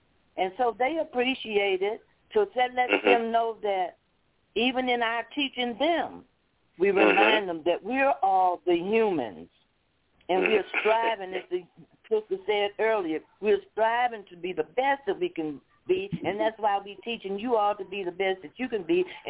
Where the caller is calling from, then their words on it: Flint, Michigan, United States; calling from Flint, Michigan.